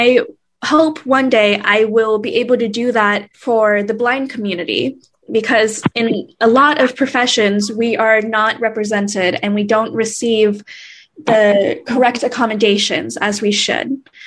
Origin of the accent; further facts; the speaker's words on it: Fort Wayne, Indiana, United States; now in Bloomington, United States; I am from Fort Wayne, Indiana. However, I'm currently in Bloomington, Indiana, because I am attending Indiana University.